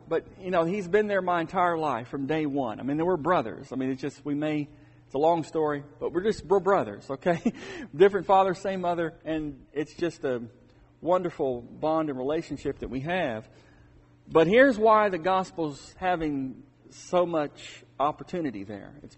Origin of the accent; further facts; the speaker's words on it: Texas, United States; Of course, she lives in Texas now, and I was raised in Texas.